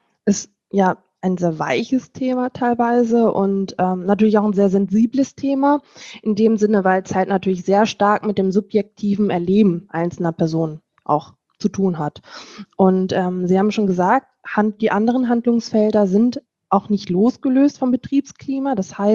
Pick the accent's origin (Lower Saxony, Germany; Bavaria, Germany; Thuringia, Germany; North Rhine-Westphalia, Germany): Lower Saxony, Germany; ich komme aus Niedersachsen, bin für die Arbeit nach ins schöne NRW hierher gezogen und arbeite am Standort der DGUV in St. Augustin.